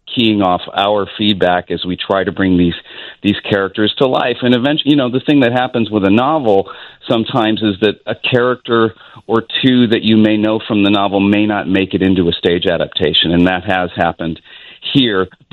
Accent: Los Angeles, California, United States; now in Chicago, United States; growing up in Los Angeles, in and around Hollywood as I did, that I would end up spending 35 years as a professional actor in Chicago.

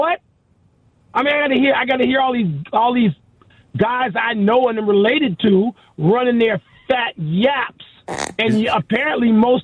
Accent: Illinois, United States; You know, I grew up on the South Side. 70% of those people are probably White Sox fans, and good.

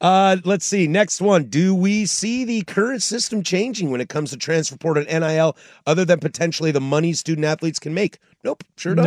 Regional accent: Pacific Northwest, United States; Born and raised in the Northwest, I know every single thing you're talking about.

